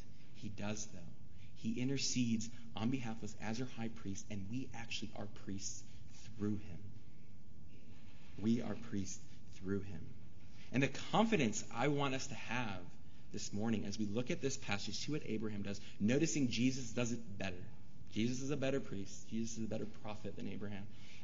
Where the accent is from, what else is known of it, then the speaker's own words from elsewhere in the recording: Chicago, Illinois, United States; I'm from Chicago. Let's say the Bulls.